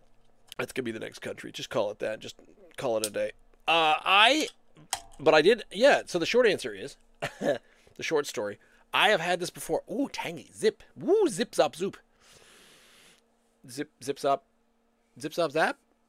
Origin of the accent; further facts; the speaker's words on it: Halifax, Nova Scotia, Canada; born there; I, myself, was born in Halifax. Within the city itself, I was born in the Grace Maternity Hospital.